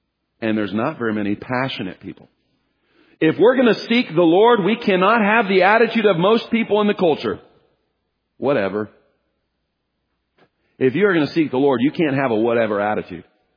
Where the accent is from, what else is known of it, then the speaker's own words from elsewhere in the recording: Kansas City, Missouri, United States; I understand that because I'm from Kansas City and my team's in there too.